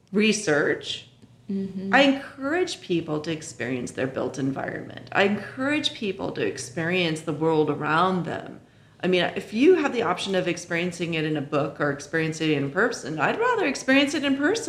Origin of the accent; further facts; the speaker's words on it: California, United States; And I grew up in the shadow of the Marin Civic Center when I grew up in Marin, so I was lucky to experience that as a child.